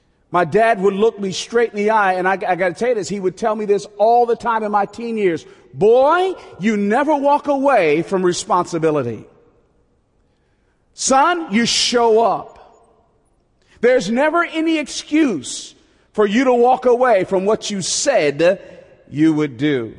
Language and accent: English; Newark, New Jersey, United States; born there; So Mom and Pop during World War II moved up to New Jersey. And there all of us kids were born. I was born in Newark, New Jersey. I'm the youngest of three kids.